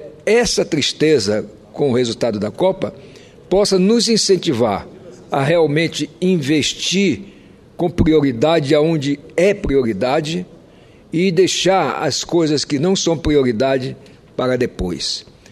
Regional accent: Brazil; como brasileiro

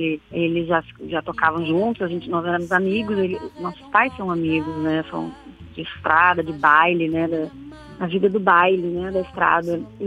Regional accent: Santa Maria, Rio Grande do Sul, Brazil; also born or lived in Frederico Westphalen; E me mudei com a família, né? Meus pais, eu tinha um aninho ainda. Eu e meu irmão pequeno também fomos para Santa Maria. Então, a minha cidade do coração, a cidade onde eu fui criada.

